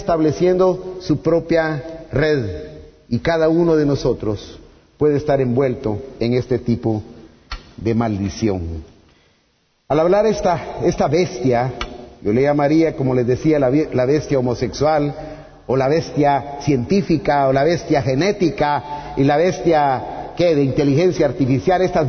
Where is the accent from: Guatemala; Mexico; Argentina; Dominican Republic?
Guatemala; born there; nacimos en Guatemala, hermano. Aunque sea como estamos, pero todavía tenemos libertad.